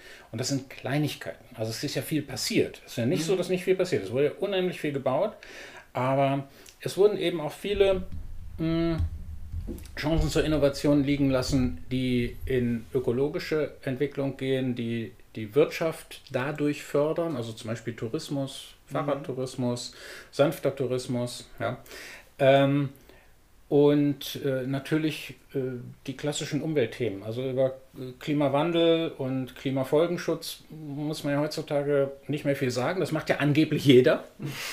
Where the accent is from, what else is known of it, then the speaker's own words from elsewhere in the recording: Wolfenbüttel, Lower Saxony, Germany; habe zwei Kinder, bin in Wolfenbüttel verheiratet, bin ich auch, bin in Wolfenbüttel geboren. Und entsprechend auch aufgewachsen.